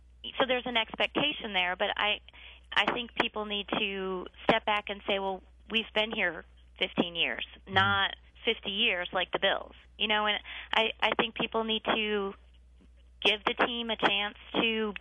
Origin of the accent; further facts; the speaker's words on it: Syracuse, New York, United States; Because I grew up in Syracuse, and, you know, we don't have a football team, but we have a university.